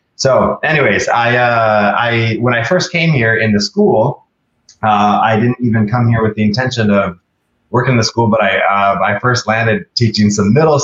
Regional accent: North Dakota, United States; moved away as an adult; now in La Crosse, United States; but I'm originally from North Dakota. I come from a very large family in North Dakota. And I came to La Crosse, Wisconsin for college

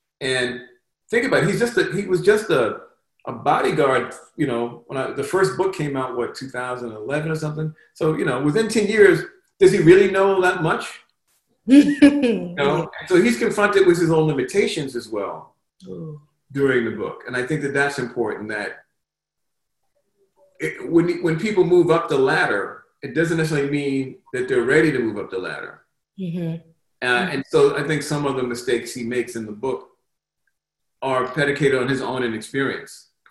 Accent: Brooklyn, New York, United States; I'm from Brownsville, Brooklyn, which mm-hmm. is a neighborhood in Brooklyn, a tough black neighborhood that's been poor since the 50s.

